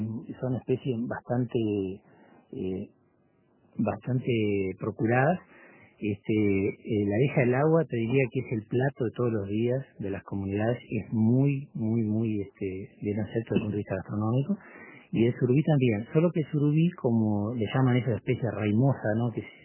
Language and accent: Spanish; Paysandú, Uruguay; de Paysandú. Soy generación 79